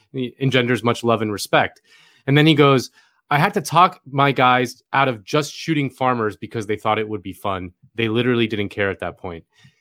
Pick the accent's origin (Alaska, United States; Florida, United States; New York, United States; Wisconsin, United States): Florida, United States; Senator Bob Graham from my home state of Florida